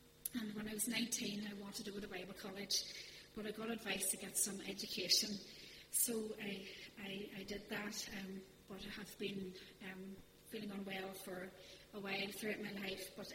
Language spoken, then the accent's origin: English; Omagh, Northern Ireland, United Kingdom; born there; I was born in Northern Ireland in a place called Oma. And I had Christian parents growing up.